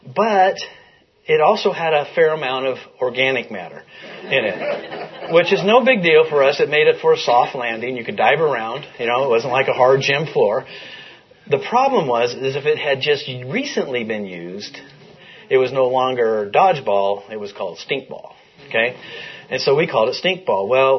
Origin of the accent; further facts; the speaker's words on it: Lovelock, Nevada, United States; So you guys all know I'm from Lovelock, Nevada, a rural place. We were cattle ranchers.